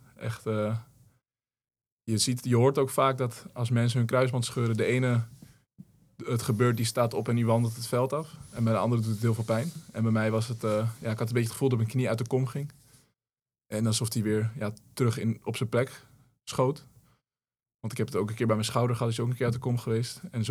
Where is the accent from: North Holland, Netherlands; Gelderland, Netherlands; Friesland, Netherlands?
North Holland, Netherlands; Hoofddorp; Ja, ik kom hier uit de buurt, ik kom uit Hoofddorp.